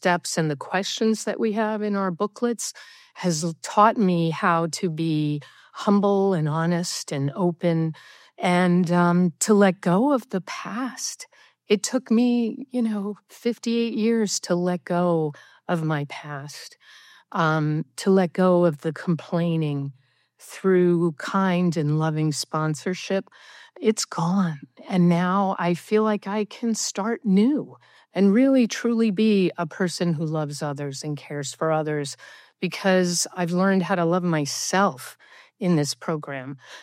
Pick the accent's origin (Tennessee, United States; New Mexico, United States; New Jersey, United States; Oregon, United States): New Jersey, United States; from New Jersey.